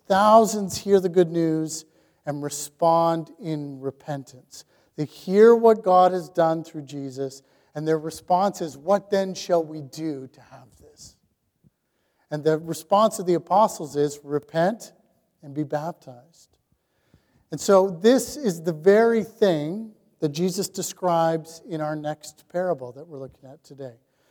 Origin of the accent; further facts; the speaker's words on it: Canada; And as Canadian Christians, we probably need to hear it.